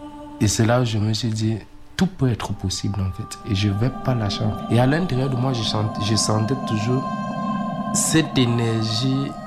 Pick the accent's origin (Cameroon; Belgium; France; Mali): Cameroon; Je suis né au Cameroun, j'ai grandi au Cameroun.